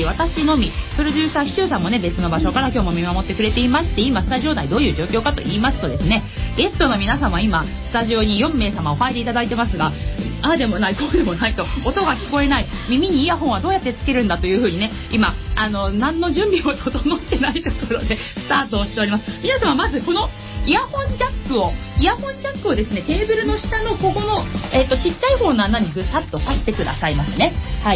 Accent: Kawasaki, Kanagawa, Japan; 川崎生まれ川崎育ち

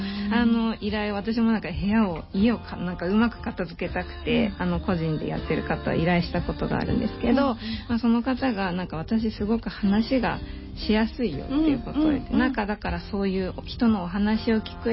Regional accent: Kawasaki, Kanagawa, Japan; はい、川崎生まれ、うん、川崎育ちで、はい、私はもう本当にこの辺りで育ったので

